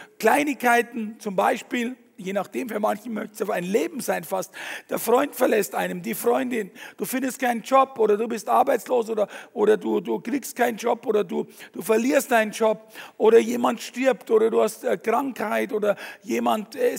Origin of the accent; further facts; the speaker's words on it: Fürstenfeldbruck, Bavaria, Germany; ich bin aufgewachsen in Fürstenfeldbruck bei München, ist genau in der Mitte zwischen Augsburg und München.